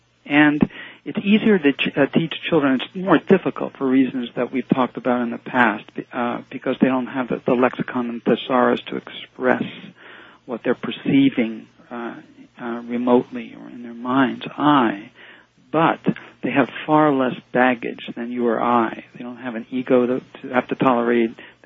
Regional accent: United States; And I want to do the same thing in America because it's my home country.

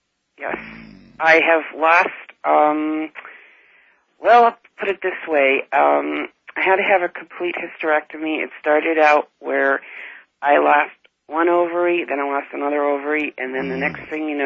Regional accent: Westfield, Massachusetts, United States; Yes. I'm from Westfield, Massachusetts.

